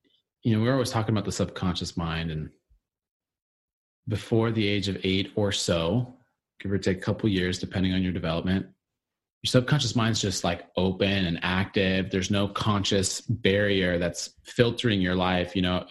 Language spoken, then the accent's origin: English; Arizona, United States; I'm like, you know, we grew up in Arizona. I don't think I ever saw the snow as a kid.